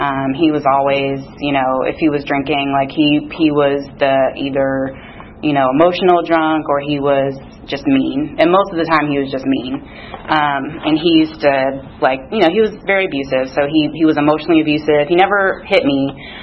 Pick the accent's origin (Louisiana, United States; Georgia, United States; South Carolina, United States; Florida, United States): Georgia, United States; Augusta; I'm originally from Augusta, Georgia. I was born in the late 80s, early 90s, or born in the late 80s, so raised in the 90s there. And I like to start off my story by saying that I'm biracial. So my dad was black and my mom is white.